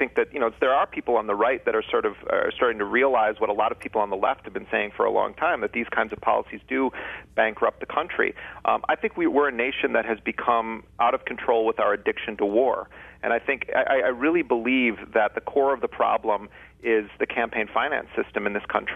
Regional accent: United States; I mean, that's me speaking as an American.

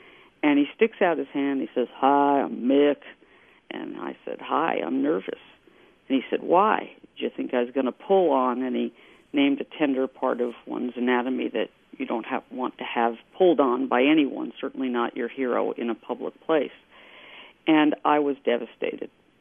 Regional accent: New York, United States; You know, growing up in New York, you had to have a guy, even if you were a little girl who wore party shoes to opening day of the baseball season.

